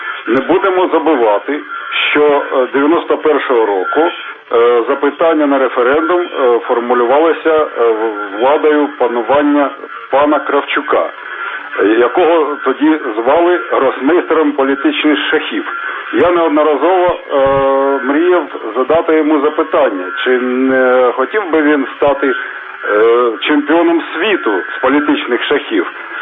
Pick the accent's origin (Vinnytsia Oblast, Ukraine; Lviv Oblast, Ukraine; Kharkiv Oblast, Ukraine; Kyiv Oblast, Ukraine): Kharkiv Oblast, Ukraine; Kharkiv; я з Харкова.